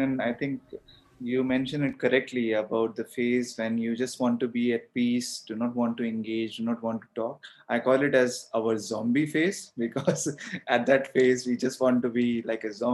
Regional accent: Delhi, India; English is a second language; so I hail from Delhi in India.

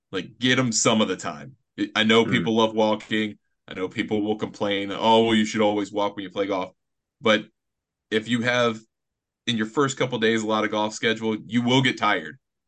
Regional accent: United States; But Brendan, I thought it was a really cool experience as an American to kind of get to go see a mecca of sport in a different country

